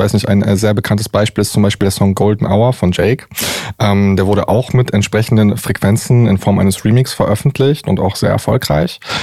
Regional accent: Düsseldorf, North Rhine-Westphalia, Germany; also born or lived in Wuppertal; ich komme aus dem wunderschönen Düsseldorf. Da bin ich geboren. Ich habe mittendrin in Wuppertal gewohnt, habe dort studiert und bin jetzt seit Anfang letzten Jahres wieder in Düsseldorf zurück.

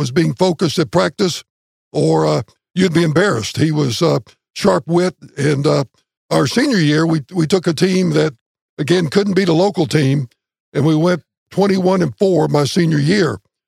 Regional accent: Lexington, Kentucky, United States; I grew up in Lexington. I'm a proud native of Lexington. I grew up on the south side, very close to Southland Park

